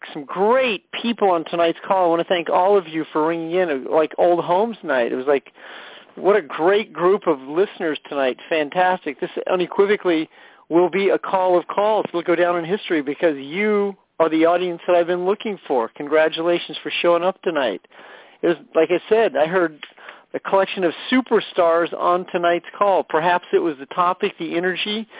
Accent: St. Louis, Missouri, United States; one of my hometown of hometown, St. Louis, Missouri.

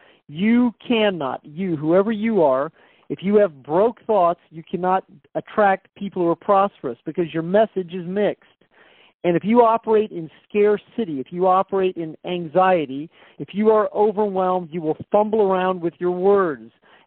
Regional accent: Stockton, California, United States; Presently today, like right now, today, I have 50 roadside signs out in my home city of Stockton, California.

